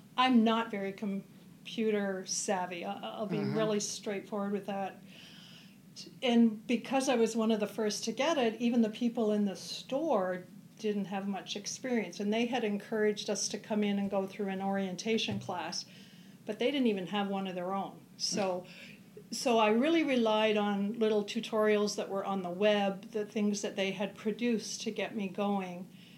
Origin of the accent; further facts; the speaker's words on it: Canada; also born or lived in Germany; now in United States; I originated in Canada, small town kind of thing, and eventually I started working for Hewlett-Packard there. They transferred me to Germany, where I lived for 6 years